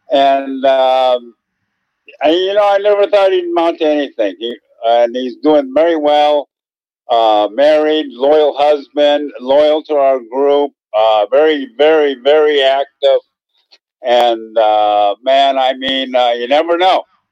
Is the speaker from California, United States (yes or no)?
yes; Santa Monica, California, United States; I was born in Santa Monica in 1948. Joe Louis was still heavyweight champion. That sort of dates me. And, my mom raised me and my sister on a waitress's salary. And we lived in Santa Monica on Pine Street.